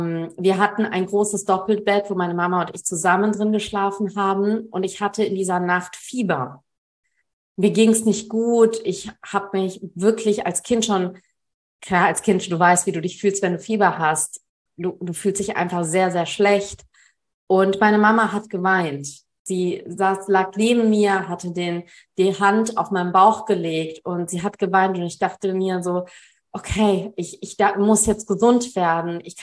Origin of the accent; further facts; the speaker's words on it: Germany; born there; Also ich bin in Deutschland geboren. Meine Eltern sind aus Nord-Sri Lanka geflohen.